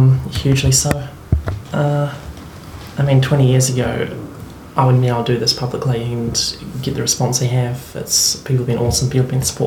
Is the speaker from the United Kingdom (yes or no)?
no; Christchurch, Canterbury, New Zealand; I grew up here in Christchurch.